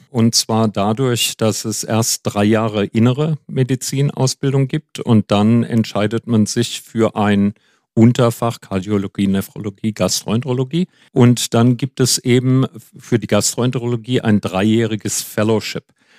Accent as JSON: {"language": "German", "town": "Frankfurt", "region": "Hesse", "country": "Germany", "also_born_or_lived": "Heidelberg", "said": "Ich bin aus der Frankfurter Gegend, hatte seinerzeit in Frankfurt angefangen zu studieren, war dann immer schon ein bisschen rastlos gewesen, nach ein paar Semestern nach Heidelberg gewechselt"}